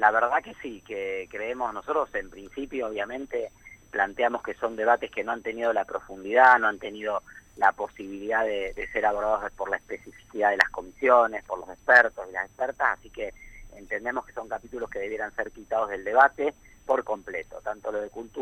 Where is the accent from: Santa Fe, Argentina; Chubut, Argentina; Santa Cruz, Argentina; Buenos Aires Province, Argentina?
Santa Fe, Argentina; yo vengo de Santa Fe